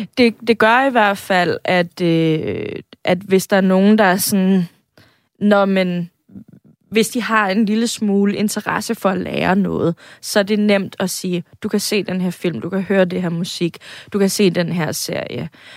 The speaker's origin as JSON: {"language": "Danish", "country": "Greenland", "lives_now": "Denmark", "said": "Jeg er grønlænder."}